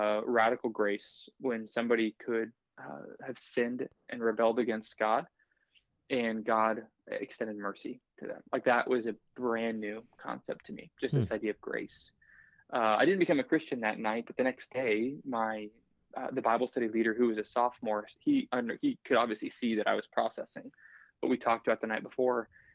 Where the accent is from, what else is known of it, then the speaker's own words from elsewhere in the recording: Littleton, Colorado, United States; Yeah, so I grew up in just outside of Denver in a place called Littleton, Colorado, in a home where I didn't know Jesus.